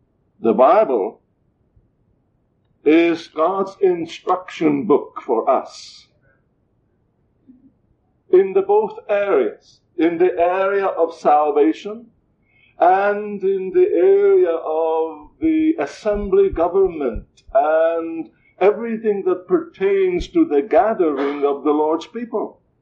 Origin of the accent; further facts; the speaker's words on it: Estonia; moved away; we had a privilege of visiting my home country, Estonia, last year, after 46 years of absence